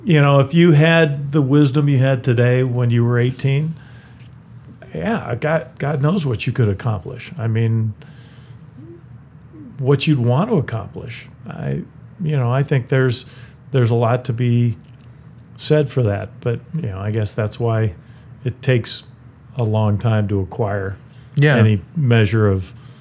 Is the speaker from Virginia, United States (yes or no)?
no; California, United States; moved away as an adult; I grew up in California, but right after that, when I was 19, I left California, moved away to finish college, and that was to a place where I didn't know anybody, nobody knew me.